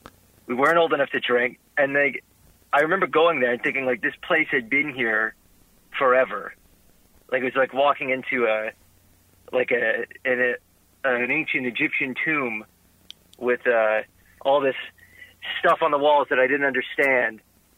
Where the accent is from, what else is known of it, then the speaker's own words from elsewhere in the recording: Hamilton, Ontario, Canada; our musical experiences growing up in Hamilton. We're both from Hamilton.